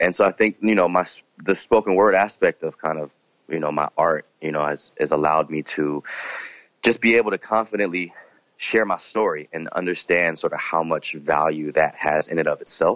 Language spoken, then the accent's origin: English; North Carolina, United States; Southern background and sort of being able to like embody the kind of harmony that I was able to experience growing up in North Carolina as well.